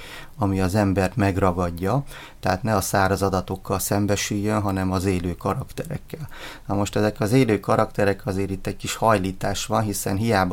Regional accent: Miskolc, Borsod-Abaúj-Zemplén, Hungary; Hát én a Diósgyőri vár mellett nőttem fel, tehát gyerekkoromban mindig ott szaladgáltam.

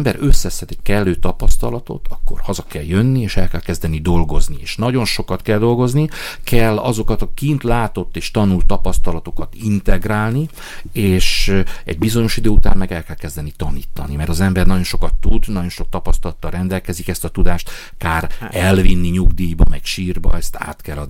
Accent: Romania; moved away; also born or lived in France; Tehát én azt mondtam, hogy én magyarként Magyarországon szeretnék élni, akkor ha Romániából el akartam jönni, akkor Franciaországból is el akarok jönni

